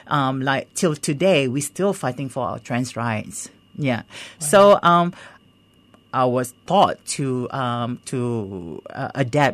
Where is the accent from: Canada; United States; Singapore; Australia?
Singapore; Yeah, so with me, I was born in Singapore and I grew up in Singapore and I transitioned in Singapore at the age of 16, actually.